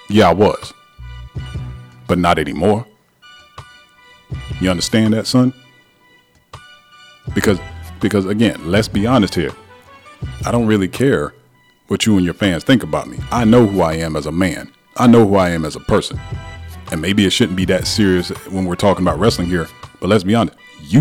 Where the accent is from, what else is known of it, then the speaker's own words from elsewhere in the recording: the South, United States; I'm a dude from the South.